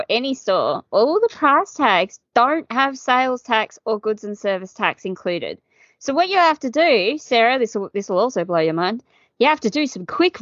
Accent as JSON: {"language": "English", "country": "Australia", "tie": "born or raised there", "said": "So in Australia at the time, we had maybe 5 big chain fast food places."}